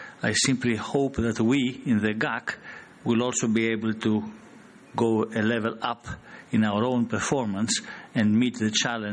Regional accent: Greece; from Greece. I will be very brief.

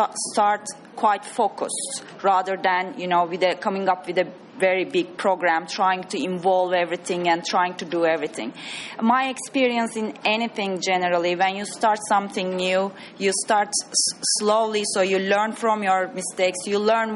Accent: Turkey; I come from originally from Turkey

